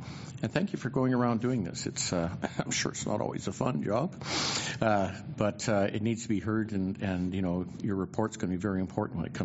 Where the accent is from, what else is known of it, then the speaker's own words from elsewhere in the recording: Hope, British Columbia, Canada; I'm born and raised in Hope, so kind of love it here.